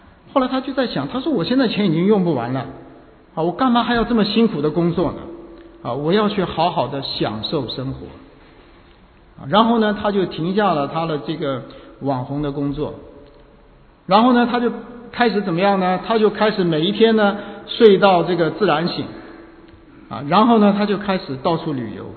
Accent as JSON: {"language": "Chinese", "country": "China", "said": "我想我们很多都是从国内过来的啊，我想我们很多，我们从小呢我们就受这个无神论的影响啊"}